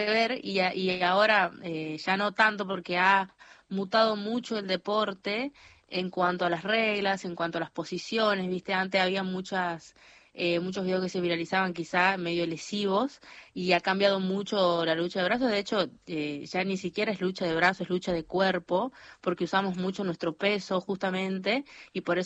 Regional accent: San Miguel de Tucumán, Tucumán, Argentina; now in Yerba Buena, Argentina; De Tucumán, bueno, toda mi vida viví en Tucumán capital, y ahora vivo en Yerbabuena, que es como a 20 minutos de capital.

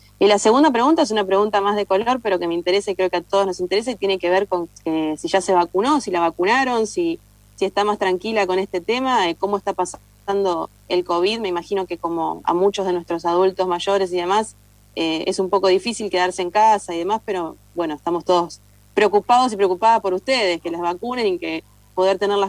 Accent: Santa Fe, Argentina; te saluda de LRA14 de Santa Fe.

